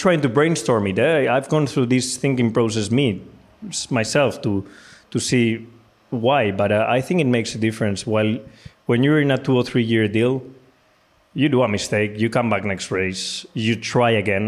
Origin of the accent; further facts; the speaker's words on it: Spain; English is a second language; I mean, I'm Spanish. I live very close to Italy. I feel close to the Italian culture, because I grew up in Italy a lot, doing all of my go-kart races.